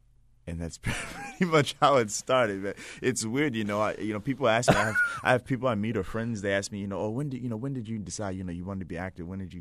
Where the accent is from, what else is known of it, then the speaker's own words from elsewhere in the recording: Baltimore, Maryland, United States; now in New York, United States; Yeah, so I live in New York, but I grew up in Baltimore.